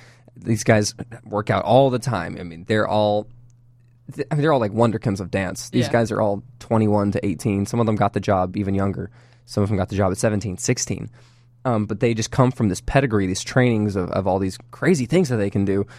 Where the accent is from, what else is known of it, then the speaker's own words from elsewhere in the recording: Dallas, Texas, United States; Yeah, I am from Dallas.